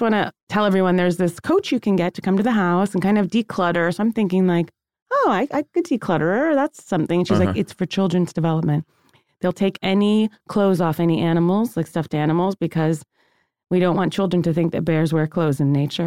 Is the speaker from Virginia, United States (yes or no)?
yes; Alexandria, Virginia, United States; I'm from Virginia, right outside D.C. in Alexandria.